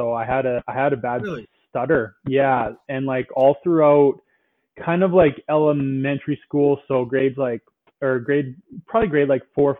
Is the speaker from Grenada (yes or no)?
no; British Columbia, Canada; I grew up in the Okanagan Valley in BC, so I'm located in Kelowna.